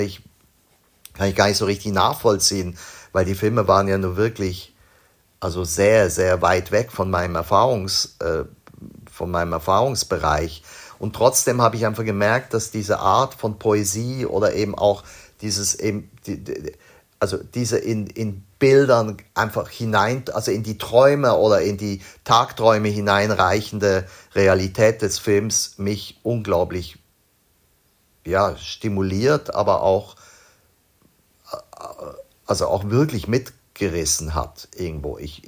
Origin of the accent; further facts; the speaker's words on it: Basel, Basel-Stadt, Switzerland; ich bin ja in Basel aufgewachsen